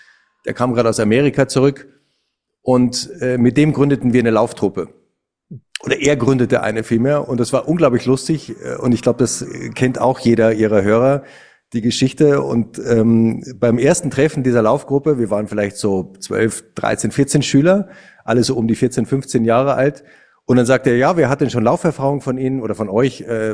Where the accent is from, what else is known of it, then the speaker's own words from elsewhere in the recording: Bavaria, Germany; Ich bin in Niederbayern auf dem Land groß geworden